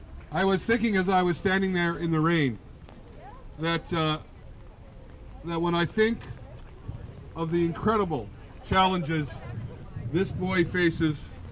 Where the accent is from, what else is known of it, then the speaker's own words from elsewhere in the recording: Canada; I want to talk about how I feel as a Canadian.